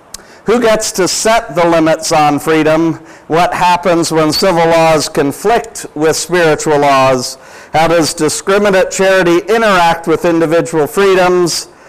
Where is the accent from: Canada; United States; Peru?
Canada; I do. I'm Canadian.